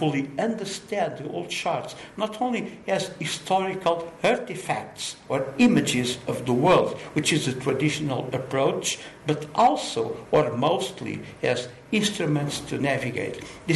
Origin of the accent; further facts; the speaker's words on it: Lisbon, Portugal; born there; English is a second language; I was born in Lisbon, Portugal, 69 years ago.